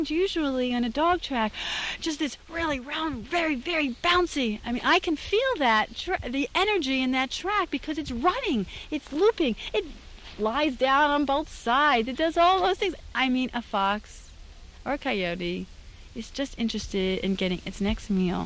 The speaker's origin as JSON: {"language": "English", "town": "Brooklyn", "region": "New York", "country": "United States", "tie": "born or raised there", "said": "Right, I grew up in Brooklyn."}